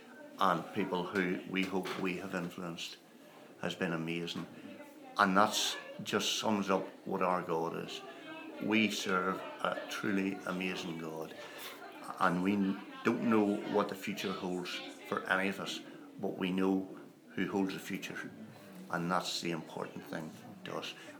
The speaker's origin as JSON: {"language": "English", "region": "Northern Ireland", "country": "United Kingdom", "said": "we're from Ireland and we've come over here for the weekend, and normally what we would be doing is playing at home in Northern Ireland around the various churches"}